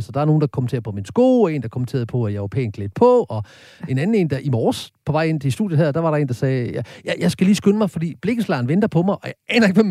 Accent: Horsens, Central Denmark Region, Denmark; Jamen jeg er jo fra Horsens, så derfor er jeg sådan lidt ligesom sådan her.

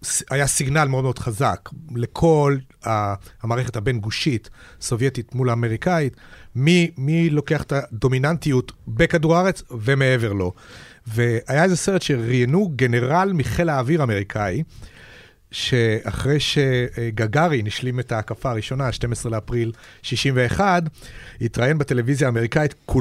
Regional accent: Petah Tikva, Central District, Israel; כשהתחלתי להתעניין בזה עוד כילד בערבות פתח תקווה בשנות ה-60

